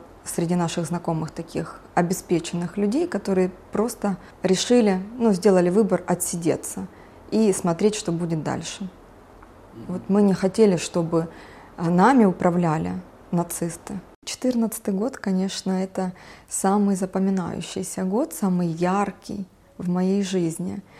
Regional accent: Makiivka, Donetsk Oblast, Ukraine; Сама я с Макеевки, родилась в Макеевке, всю жизнь прожила тоже в Макеевке.

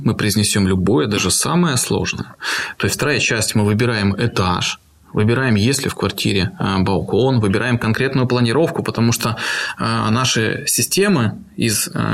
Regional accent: Crimea, Ukraine; я сам крымчанин, родился в Крыму

